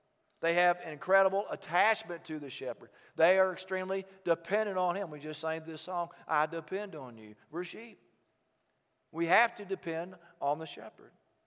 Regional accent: Texas, United States; I grew up in Texas, and in cattle ranches

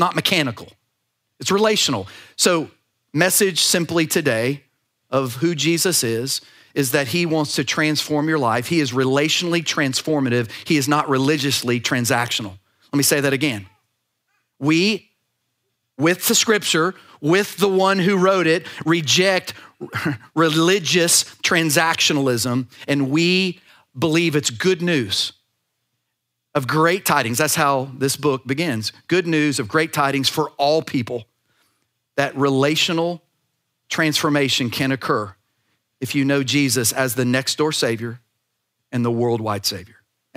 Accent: Austin, Texas, United States; now in Beaumont, United States; I'm from Austin, Texas. 16 years ago, I'd never even heard of a king cake. I moved to Beaumont, Texas

